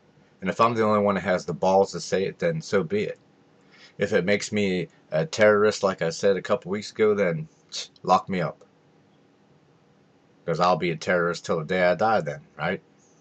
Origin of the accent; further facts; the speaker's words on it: United States; I'm as American and patriotic as the next guy.